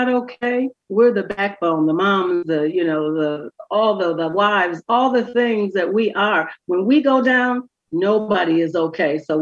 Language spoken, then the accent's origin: English; Wisconsin, United States; and I'm from Wisconsin, so I have some members in Wisconsin.